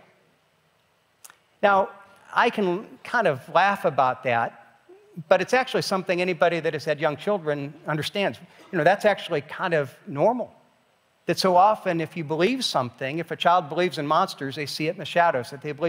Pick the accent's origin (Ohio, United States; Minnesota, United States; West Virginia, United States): Ohio, United States; Now, I grew up here in Northeast Ohio, and growing up in Northeast Ohio, there was an iconic TV show that I loved growing up. I moved away in 1983, and after being gone for 25 years, when I came back